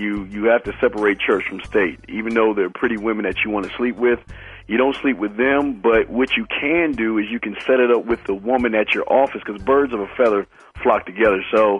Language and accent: English; Maryland, United States; now in Texas, United States; I'm calling from Texas, man. Originally from Maryland, but calling from Texas.